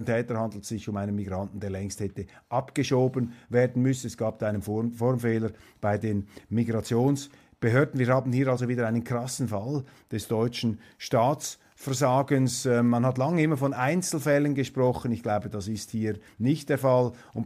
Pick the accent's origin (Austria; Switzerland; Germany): Switzerland; Die haben da ein anderes Verständnis, einen anderen Blick jetzt als ich, als Schweizer, der das von außen betrachtet.